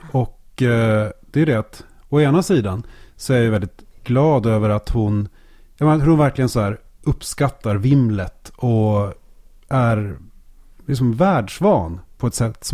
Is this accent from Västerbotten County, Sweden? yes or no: no; Bollstabruk, Västernorrland County, Sweden; also born or lived in Salem; Och så fick de jobb då i Bollstabruk utanför Kramfors.